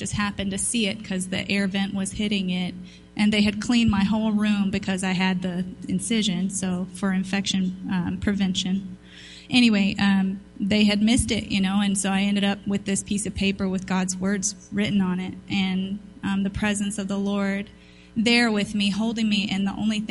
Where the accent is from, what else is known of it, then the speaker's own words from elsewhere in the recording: South Carolina, United States; So I grew up in South Carolina in the Bible Belt, and so I was aware of Christianity.